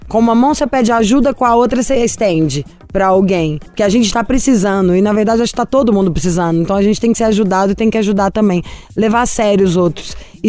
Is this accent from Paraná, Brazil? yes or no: no; Pareci Novo, Rio Grande do Sul, Brazil; born there; E nasci em Pareci Novo e trabalho em Feliz.